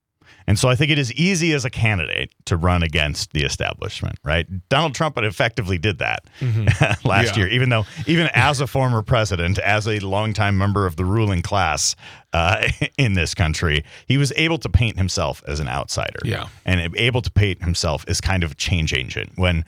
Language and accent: English; Wisconsin, United States; born or raised there